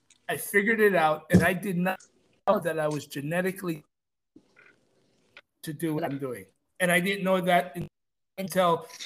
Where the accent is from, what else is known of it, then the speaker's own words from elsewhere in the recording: Hawaii, United States; I grew up of Hawaii. And when I grew up in Hawaii, I got involved in some very nefarious stuff.